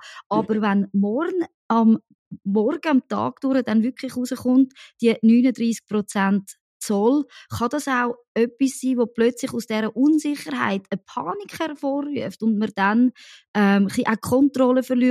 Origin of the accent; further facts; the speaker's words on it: Zurich, Switzerland; dass ich da als Zürcherin so anfange ein sticheln